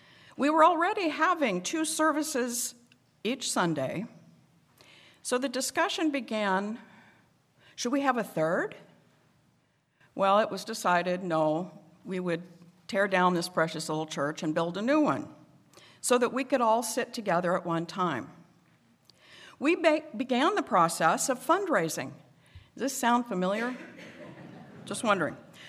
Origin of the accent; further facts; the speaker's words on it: Idaho Falls, Idaho, United States; the age of 5 to 15, I was raised in Idaho Falls, Idaho.